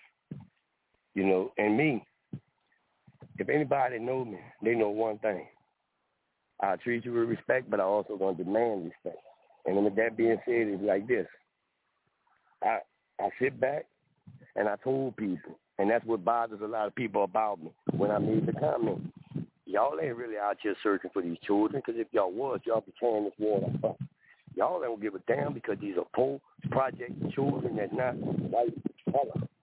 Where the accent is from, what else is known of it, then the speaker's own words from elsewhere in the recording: New Orleans, Louisiana, United States; also born or lived in Saratoga Springs, New York; I was born in Saratoga Springs, New York. My mother name was Pat. But when she couldn't afford to raise me, I was brought to New Orleans. And I was raised in the house by a black family.